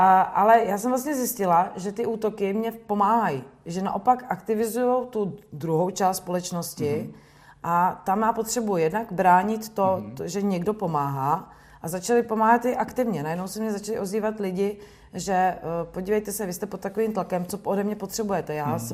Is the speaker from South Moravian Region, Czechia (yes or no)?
yes; Brno, South Moravian Region, Czechia; Já jsem z Brna.